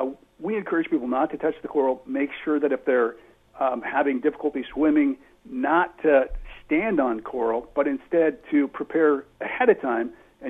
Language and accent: English; Oregon, United States; I grew up swimming in the Rogue River.